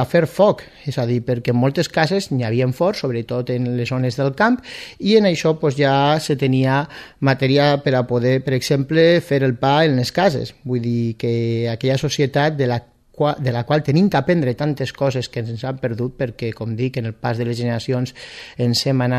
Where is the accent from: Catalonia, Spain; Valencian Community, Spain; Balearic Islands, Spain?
Valencian Community, Spain; Vinaròs; com sabem sobretot la gent que som de Vinaròs